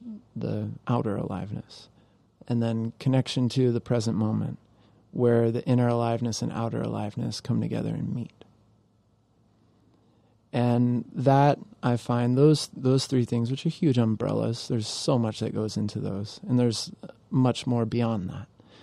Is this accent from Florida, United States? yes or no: yes; Florida, United States; You know, I grew up in Florida, you know, so I had a upbringing in the tropics